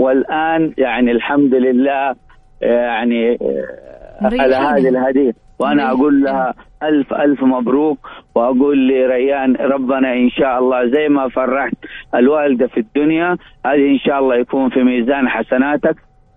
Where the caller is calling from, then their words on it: Mecca, Makkah Province, Saudi Arabia; من وأنا أكلمك والله من مكة المكرمة